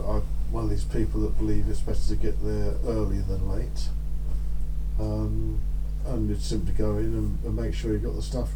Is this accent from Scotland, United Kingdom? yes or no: no; Norbury, London, United Kingdom; born there; I was born in Norbury, that's south of 16, on the 15th of March 1943.